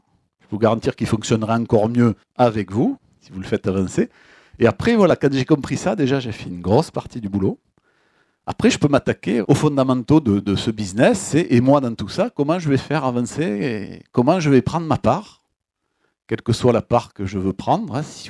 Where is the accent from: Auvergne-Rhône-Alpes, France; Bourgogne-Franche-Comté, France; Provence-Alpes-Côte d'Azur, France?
Provence-Alpes-Côte d'Azur, France; Marseille; Il y a une embrouille, comme on dit chez nous, à Marseille.